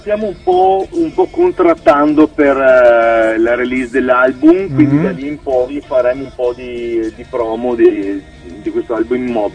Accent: Veneto, Italy; Noi siamo della provincia di Vicenza, mm-hmm. Veneto.

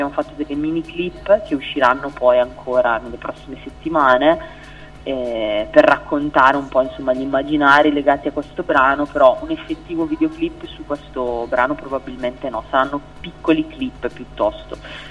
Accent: Brescia, Lombardy, Italy; now in Bologna, Italy; Io vivo a Bologna, ma sono originaria di Brescia

